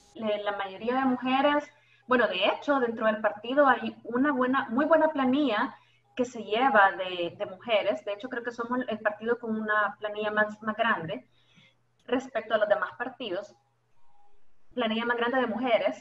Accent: El Salvador; La idea es que como salvadoreños crezcamos, como salvadoreños podamos sacar el país y llevarlo hacia adelante.

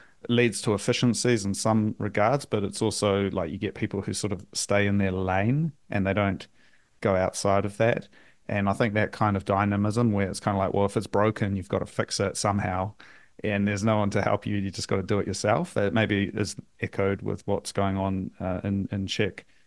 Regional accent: New Zealand; as a New Zealander, you go overseas

